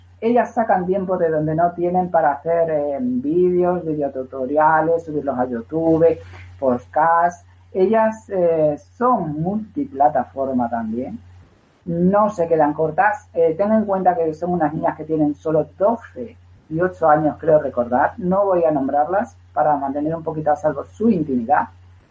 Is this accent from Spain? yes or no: yes; Spain; yo soy español